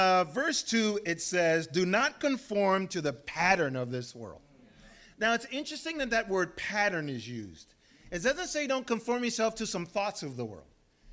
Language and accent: English; Louisiana, United States; as we say in South, where I grew up in South Louisiana